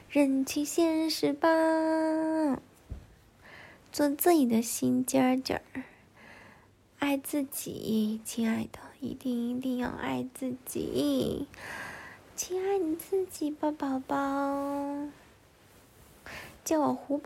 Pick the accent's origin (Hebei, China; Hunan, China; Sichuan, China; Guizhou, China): Guizhou, China; Guiyang; 我们贵阳那边的话，就会喊宝贝的人喊幺儿，喊乖乖。